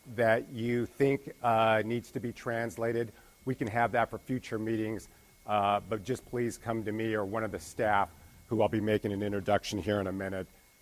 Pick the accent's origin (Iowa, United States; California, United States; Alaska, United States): California, United States; Bakersfield; I'm from Bakersfield, and I was recently last week up in Fresno